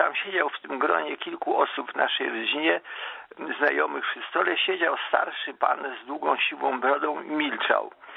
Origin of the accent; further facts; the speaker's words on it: Volyn Oblast, Ukraine; ja jestem z Kresa, z Wołynia, pochodzę, cudem ocalałem.